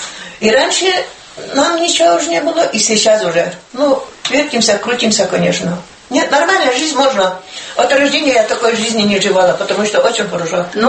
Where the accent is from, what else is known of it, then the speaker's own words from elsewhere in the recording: Korino, Russia; Работала всю жизнь в Коринской больнице поваром. 50 лет. Родилась в Корино, жила в Корино, замуж вышла в Корино